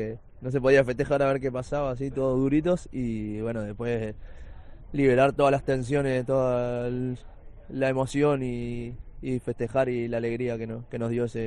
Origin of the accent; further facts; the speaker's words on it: Spain; Soy español también.